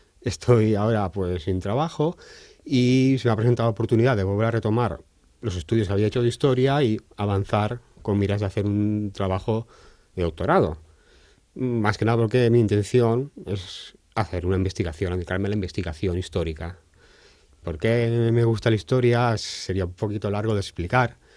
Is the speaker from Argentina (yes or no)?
no; L'Hospitalet de Llobregat, Catalonia, Spain; Yo vengo del Hospitalet de Llobregat, de Barcelona.